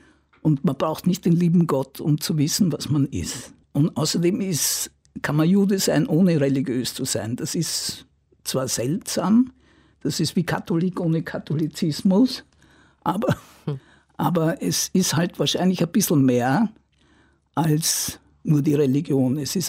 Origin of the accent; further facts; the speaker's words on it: Vienna, Austria; Ich sage, ich bin Wienerin. Das ist mir schon lieber. Also Wien ist mir nahe, alles andere, also da fremdel ich ein bisschen.